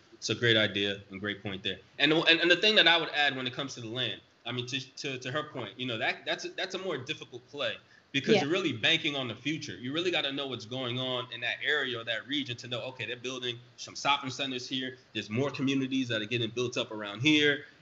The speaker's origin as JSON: {"language": "English", "region": "East Coast", "country": "United States", "also_born_or_lived": "New York / Florida", "said": "Because me personally, I'm from the East Coast, lived in New York, lived in Florida."}